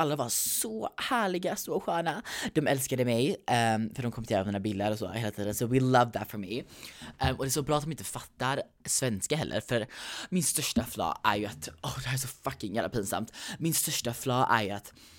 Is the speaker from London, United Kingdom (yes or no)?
yes; London, United Kingdom; now in United States; Alltså jag är typ inte en svensk, jag är född i USA, uppväxt i London.